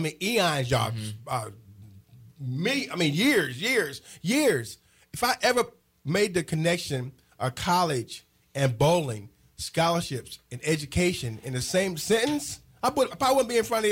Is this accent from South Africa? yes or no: no; Terrell, Texas, United States; We have five high schools in my hometown, Terrell. I went through four of them.